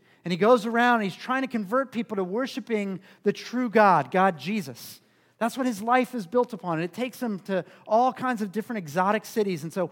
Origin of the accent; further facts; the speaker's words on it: Norwood, Ohio, United States; if you ask me where I was from, and I said, I'm from Norwood, you would say, oh, I'm so sorry, right? Because nobody really wants to be from, no, we love Norwood